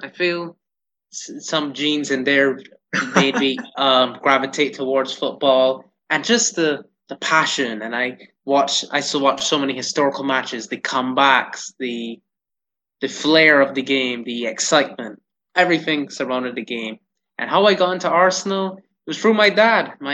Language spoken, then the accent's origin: English; Barbados; born there; So I was born in Barbados. Yes, mm-hmm. I am Barbadian, born at the QEH, but I visit Canada frequently, and I do actually have Canadian citizenship.